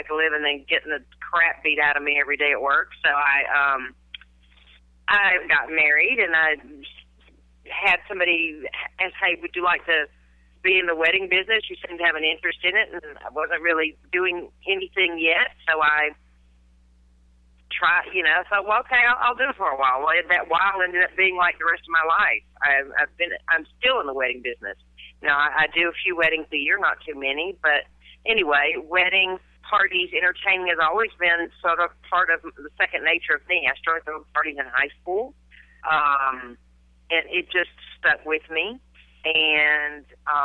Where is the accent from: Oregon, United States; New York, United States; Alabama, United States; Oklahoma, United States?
Alabama, United States; Birmingham; I'm from Birmingham. I don't have a lot of production companies here